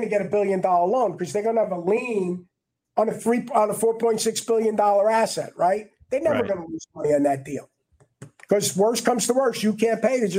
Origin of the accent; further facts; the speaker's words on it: Brooklyn, New York, United States; So he had a bunch of them and he said to me, where are you from? I said, I'm from Brooklyn. He said, you're not from Brooklyn. I said, I'm from Brooklyn.